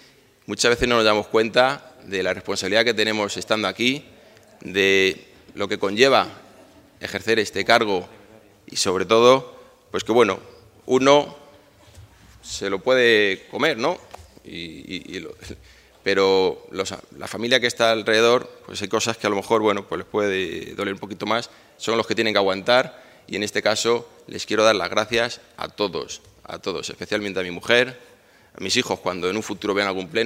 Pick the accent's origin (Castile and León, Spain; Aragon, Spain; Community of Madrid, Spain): Community of Madrid, Spain; Tres Cantos; digo muchas veces orgulloso que soy de Tres Cantos